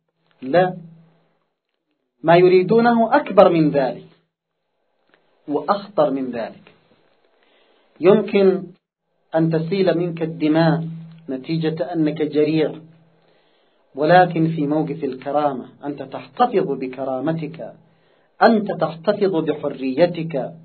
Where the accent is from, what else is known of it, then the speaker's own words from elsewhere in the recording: Yemen; لاحظوا في المقابل نحن كشعب يمني